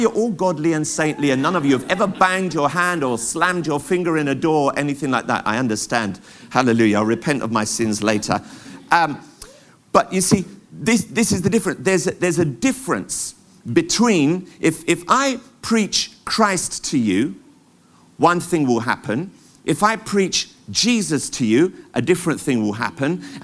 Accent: London, United Kingdom; I grew up in Tottenham, London, M15.

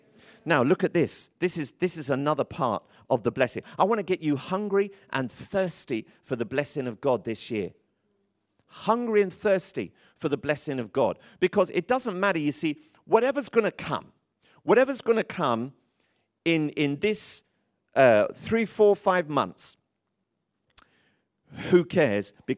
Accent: Tottenham, London, United Kingdom; When I was growing up in Tottenham, everything was, oh, I'm vexed, I'm vexed.

